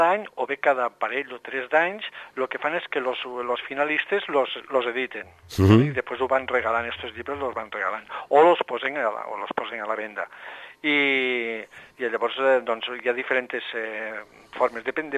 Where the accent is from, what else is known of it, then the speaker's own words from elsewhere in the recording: Vinaròs, Valencian Community, Spain; now in La Ràpita, Spain; tot i que jo soc fill de Vinaròs, visc a la Ràpita